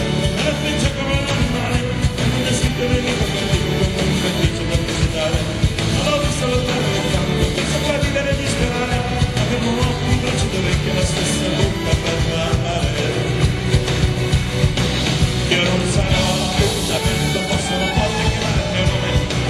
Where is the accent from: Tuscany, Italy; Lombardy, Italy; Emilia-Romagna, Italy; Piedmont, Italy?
Tuscany, Italy; Arezzo; Ok, qui siamo alla … veniamo da Arezzo.